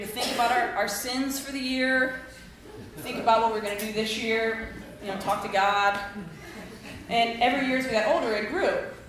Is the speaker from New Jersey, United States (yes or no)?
no; Chicago, Illinois, United States